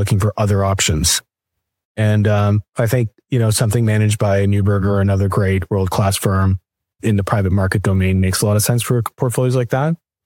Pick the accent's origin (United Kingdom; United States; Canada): Canada; one of the many benefits of being Canadian is that you can predict the financial future by just looking down south.